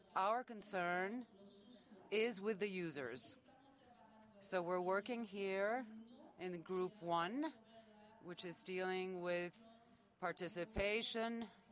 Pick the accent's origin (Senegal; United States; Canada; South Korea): Senegal; I'm from Senegal, and I'm a member of the ALAC Executive Committee